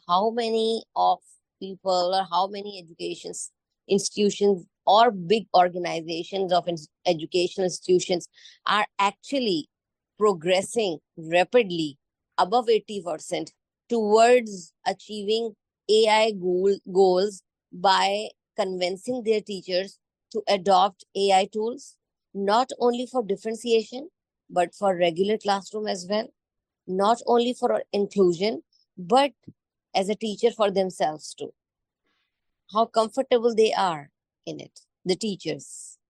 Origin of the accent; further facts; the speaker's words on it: Pakistan; I'm from Pakistan.